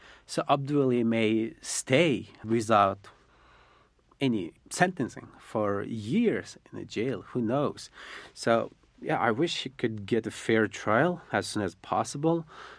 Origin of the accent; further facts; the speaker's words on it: China; first language Uyghur; English is a second language; so if I can explain something in Uyghur, my mother language, 100%, probably I could explain that in Chinese like 80%